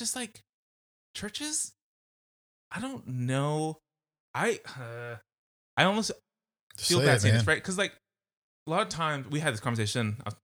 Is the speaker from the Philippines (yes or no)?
yes; Philippines; because I grew up in the Philippines.